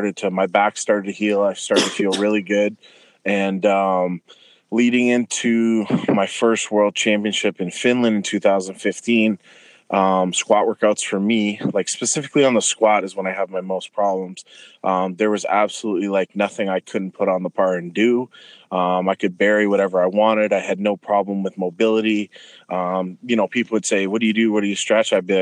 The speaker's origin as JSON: {"language": "English", "town": "Windsor", "region": "Ontario", "country": "Canada", "said": "I'm from Canada, Windsor, Ontario. If you're from the States, it's right across from Detroit, right when you get off the Ambassador Bridge."}